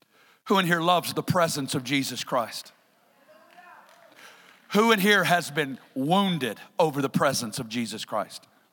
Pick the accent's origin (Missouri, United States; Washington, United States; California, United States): Missouri, United States; Kansas City; I'm from Kansas City.